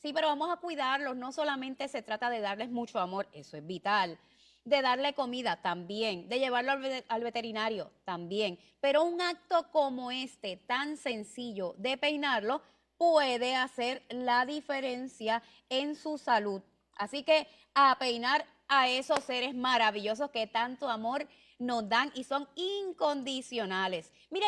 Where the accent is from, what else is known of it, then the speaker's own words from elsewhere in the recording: Puerto Rico; ¡Qué emoción para … para mí como boricua, definitivamente!